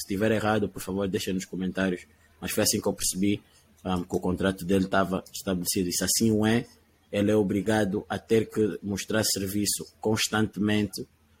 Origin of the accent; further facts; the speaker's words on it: Angola; Mas como angolano e como adepto de basquete